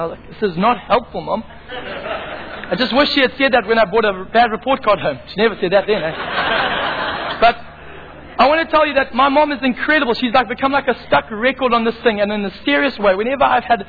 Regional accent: Zimbabwe; I grew up in Zimbabwe

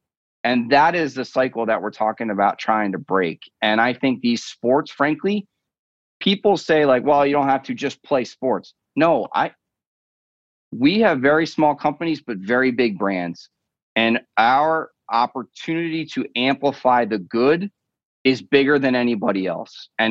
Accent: East Coast, United States; I grew up on the East Coast where maybe lacrosse was a big deal

